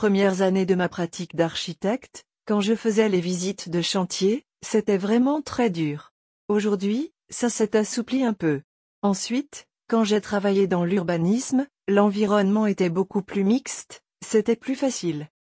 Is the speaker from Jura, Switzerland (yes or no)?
no; Rue, Fribourg, Switzerland; now in Geneva, Switzerland; Je suis fribourgeoise, née dans la commune de Rue